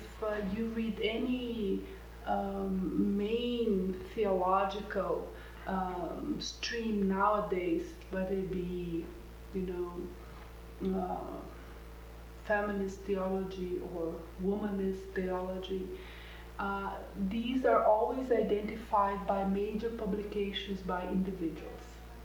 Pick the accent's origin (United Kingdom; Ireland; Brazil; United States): Brazil; English is a second language; I'm from Brazil, and I'm a professor at Lutheran Seminary there in the city of São Leopoldo, which is right next to the city of Porto Alegre